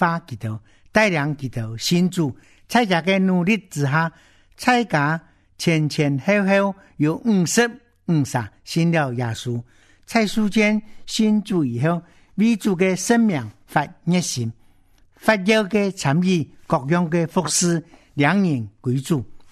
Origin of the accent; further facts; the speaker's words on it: China; 明年我都为中国我的故乡祷告